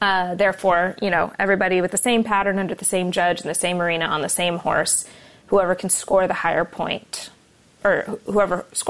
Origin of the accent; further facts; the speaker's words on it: Oregon, United States; also born or lived in Texas; So I grew up in Oregon, but I rode for Texas Christian University's equestrian team.